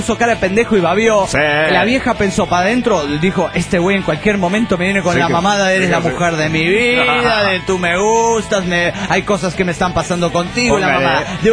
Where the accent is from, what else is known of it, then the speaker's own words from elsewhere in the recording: Colima, Mexico; de Colima, Colima, México.